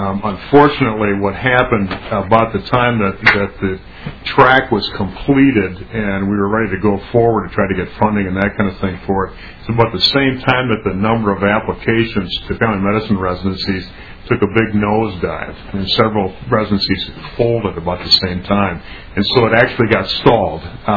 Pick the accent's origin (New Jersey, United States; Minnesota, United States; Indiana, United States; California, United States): Minnesota, United States; Mankato; now in Rochester, United States; I'm a product of Minnesota education, I guess, from start to finish. I grew up in Mankato. I went to Mankato State, now Minnesota State